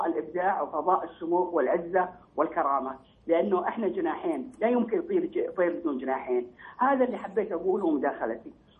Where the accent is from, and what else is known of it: Saudi Arabia